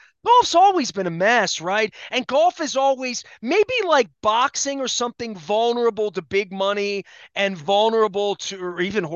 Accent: Dundalk, Maryland, United States; I grew up in Dundalk, Aparicio, played baseball, didn't play soccer.

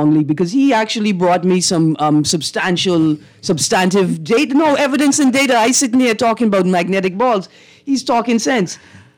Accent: Bahamas; look here, I'm from the Bahamas. We don't cheat, because if I fail these exams, I go home and sweep the beach.

